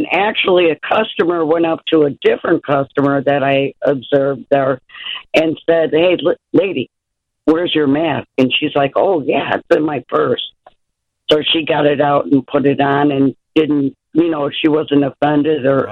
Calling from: Chicago, Illinois, United States; I live in Chicago, but I drive for a living.

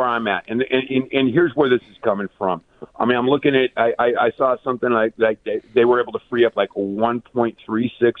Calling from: Utah, United States; So I'm calling in from Utah

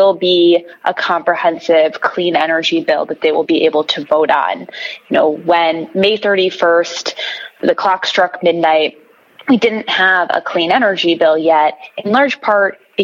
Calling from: Chicago, Illinois, United States; I'm calling from Chicago, where it's hotter than most days outside right now.

